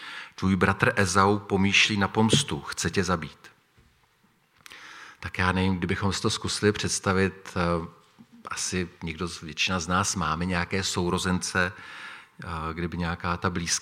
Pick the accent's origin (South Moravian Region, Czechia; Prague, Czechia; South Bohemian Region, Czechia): South Bohemian Region, Czechia; Tábor; jsem z Tábora, jak už to je zaznělo, mám tady manželku, máme 4 děti a jsem v Táboře ve staršostvu.